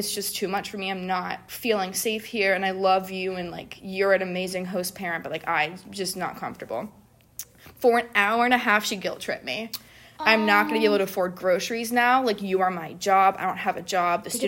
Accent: Cleveland, Ohio, United States; I'm from Cleveland, Ohio.

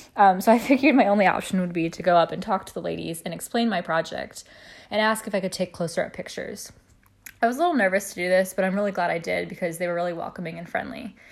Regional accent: United States; I was always kind of hyper aware while I was there of my presence of being an American

